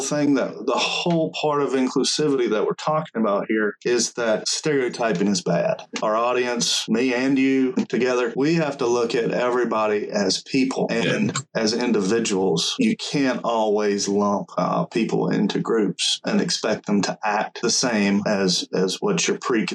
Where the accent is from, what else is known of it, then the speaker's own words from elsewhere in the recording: the South, United States; accent: Southern; I've lived in places where there were very few Southern accents. So I've had some comments regarding my Southern accent and my intelligence level in the past.